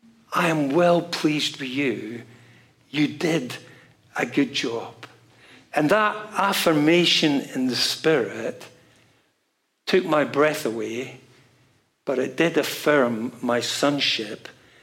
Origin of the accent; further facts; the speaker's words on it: Scotland, United Kingdom; born there; I was born in Scotland, as you can tell, Roman Catholic family, youngest of 10, 6 brothers and 3 sisters.